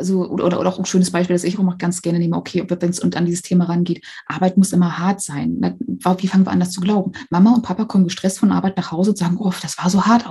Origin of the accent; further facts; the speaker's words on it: East Germany, Germany; born there; ich bin im Osten geboren, im Osten Deutschlands